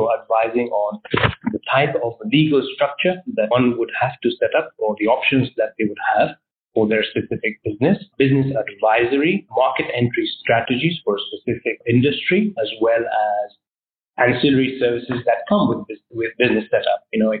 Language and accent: English; Canary Islands, Spain; first language Spanish; English is a second language; I was born and brought up in Spain, so obviously I do speak Spanish. Spanish is my native language